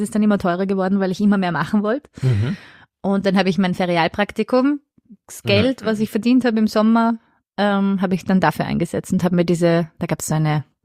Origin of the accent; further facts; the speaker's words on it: Vienna, Austria; Ich bin Wienerin